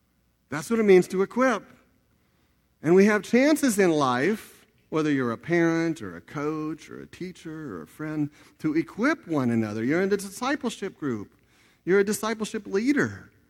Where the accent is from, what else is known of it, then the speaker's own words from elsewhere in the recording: Texas, United States; But we went to this place, and we're all from Texas. We don't know anything. We can barely breathe. It's in Colorado.